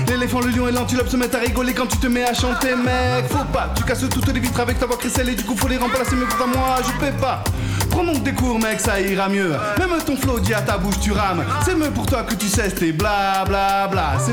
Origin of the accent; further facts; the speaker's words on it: Marseille, Provence-Alpes-Côte d'Azur, France; Quand j'ai grandi à Marseille...